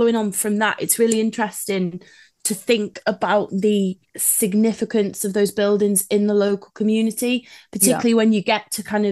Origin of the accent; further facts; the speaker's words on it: Madeley, West Midlands, United Kingdom; As I said, I grew up in Madeley. I am not that far away now where I live. And really, Madeley has always been very industrialized.